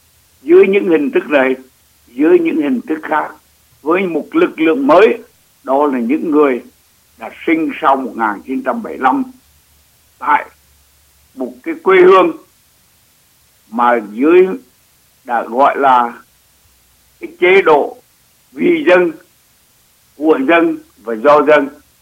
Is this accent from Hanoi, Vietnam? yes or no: yes; Hanoi, Vietnam; một cô gái sinh trưởng ở miền Bắc, miền phía Nam của Hà Nội, trong một cái khu nhà nghèo mà người ta làm những cái nghề cô không biết gọi là nghề gì, như là làm hương, như là vái giày, như là sửa xe đạp